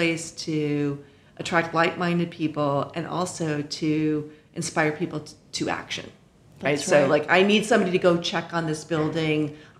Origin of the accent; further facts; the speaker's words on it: California, United States; And I grew up in the shadow of the Marin Civic Center when I grew up in Marin, so I was lucky to experience that as a child.